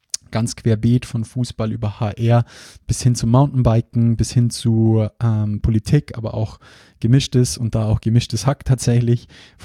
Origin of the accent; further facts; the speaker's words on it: Bavaria, Germany; accent: Bavarian; hier am Standort im wunderschönen Ingolstadt. Ich hoffe, ihr verzeiht mir auch zwischendurch immer wieder meinen bayerischen Dialekt.